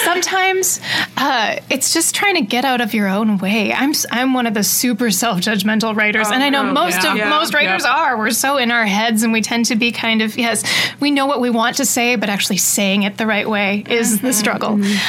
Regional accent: River Falls, Wisconsin, United States; there was this house in my hometown of River Falls that my school bus used to go past every day

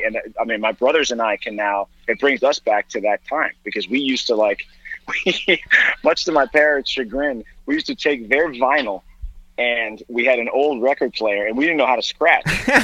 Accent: Boston, Massachusetts, United States; At that time, I'm from Boston, and Emerson Radio, for 2 hours every Friday night, there was a hip-hop show for 2 hours.

